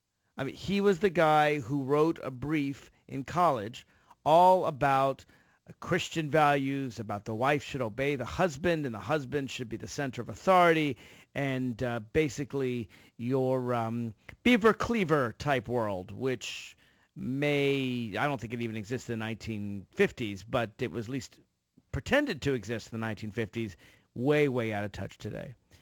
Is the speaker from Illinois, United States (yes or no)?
no; Virginia, United States; the governor of my home state, and I live in Northern Virginia, just outside of Washington, D.C.